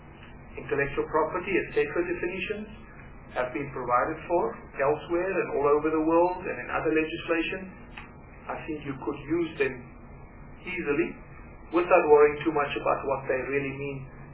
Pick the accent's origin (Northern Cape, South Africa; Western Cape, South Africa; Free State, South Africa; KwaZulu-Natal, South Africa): Free State, South Africa; first language Afrikaans; English is a second language; I come from the Free State and I speak Afrikaans initially, at least.